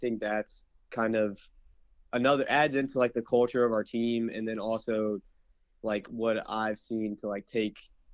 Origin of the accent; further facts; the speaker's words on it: Virginia, United States; And I feel like since we're from Virginia, a lot of us have raced there like in high school.